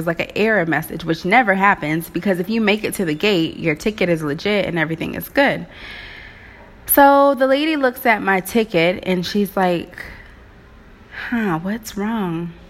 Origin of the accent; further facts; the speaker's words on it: Waynesville, Missouri, United States; I was like going to road trip back to my hometown, Waynesville, Missouri.